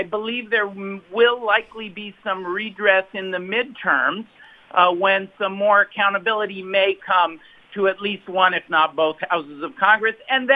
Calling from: Prague, Czechia; I'm not just saying that because I'm calling you from Prague.

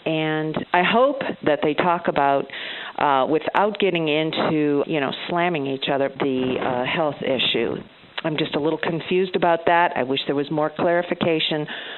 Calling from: Ohio, United States; I'm calling from Ohio.

